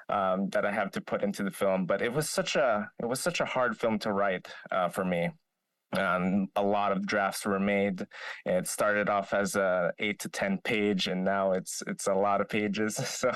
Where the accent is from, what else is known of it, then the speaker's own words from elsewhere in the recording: Philippines; first language Tagalog; English is a second language; now in United States; Even though we're Filipino, living in the States, writing a piece that's about your culture and in your native language was so much harder than I thought.